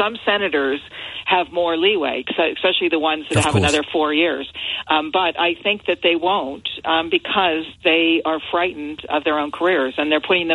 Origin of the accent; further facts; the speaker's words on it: United Kingdom; moved away as an adult; now in United States; I mean, I'm British as well. I've been here 42 years